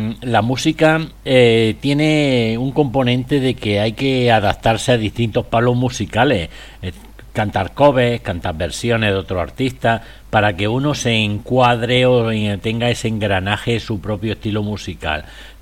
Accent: Cartagena, Region of Murcia, Spain; also born or lived in Granada; yo me he criado en Cartagena, mi madre vive en Cartagena, soy andaluz, soy granaíno

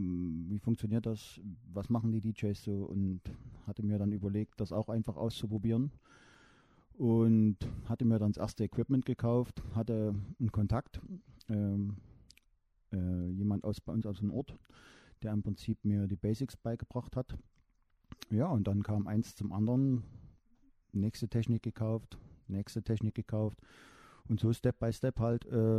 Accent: Hainichen, Saxony, Germany; Ich komme aus Hainichen. Das liegt im schönen Sachsen in Deutschland.

